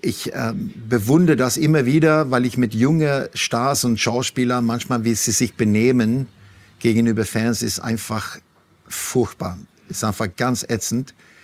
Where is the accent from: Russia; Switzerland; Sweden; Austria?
Sweden; now in Germany; dass ich als Schwede es ziemlich komisch finde in Deutschland